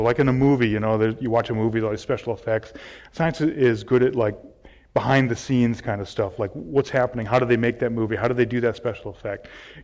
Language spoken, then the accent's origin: English; Michigan, United States; I grew up in Michigan, we had ponds, played a lot of ice hockey